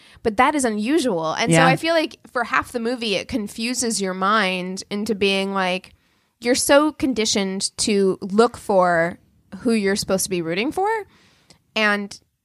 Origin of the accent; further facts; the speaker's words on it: Las Vegas, Nevada, United States; look, I grew up in Vegas.